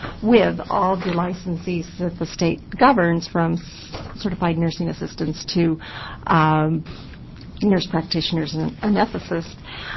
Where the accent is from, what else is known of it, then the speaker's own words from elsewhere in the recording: Portland, Oregon, United States; I'm an LPN from Portland.